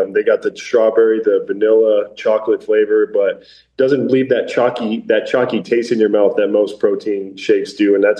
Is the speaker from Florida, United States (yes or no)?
no; Fort Morgan, Colorado, United States; also born or lived in Greeley; I was born in Greeley and then moved to Fort Morgan and really spent most of my life there